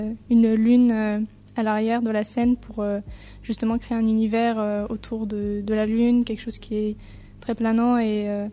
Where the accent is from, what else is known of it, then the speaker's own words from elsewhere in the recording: Brittany, France; qui peut ramener quelque chose d'assez celtique, vu que je suis bretonne.